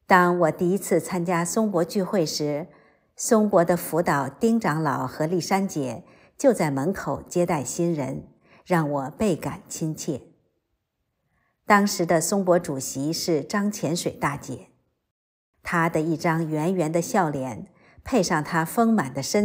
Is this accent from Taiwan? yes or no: yes; Taiwan; now in United States; 我出生和成长在台湾，总以为基督教是西方人的信仰，没想到神竟把我带到了美国。